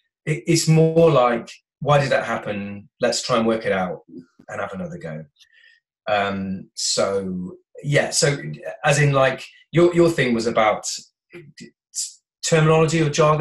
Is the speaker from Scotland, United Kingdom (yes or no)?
no; Wales, United Kingdom; I'm from South Wales.